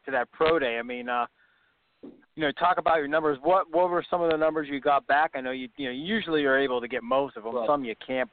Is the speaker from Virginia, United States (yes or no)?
no; Ohio, United States; I'm from Northeast Ohio